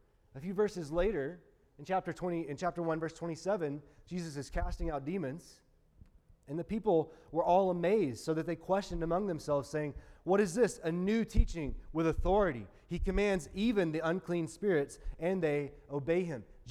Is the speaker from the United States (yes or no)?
yes; Alabama, United States; This would have been like going to my hometown, who none of you have ever heard of, in rural Alabama. We don't even have a stoplight, okay?